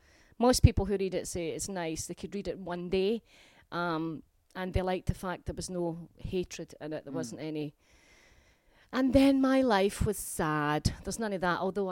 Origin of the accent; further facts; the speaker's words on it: Glasgow, Scotland, United Kingdom; I am from Glasgow.